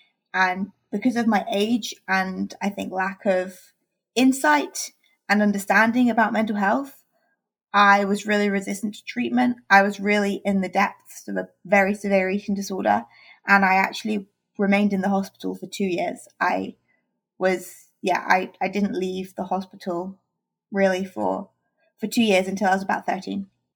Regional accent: England, United Kingdom; I'm from England, and in England we transition to high school.

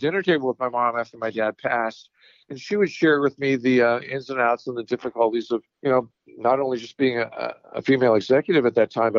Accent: New York City, New York, United States; now in Los Angeles, United States; So we moved to Los Angeles from New York, culture shock to say the least.

